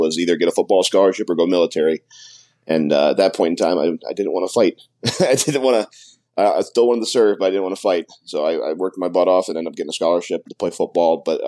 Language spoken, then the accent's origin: English; Toledo, Ohio, United States; Like I said, born and raised in Toledo, Ohio.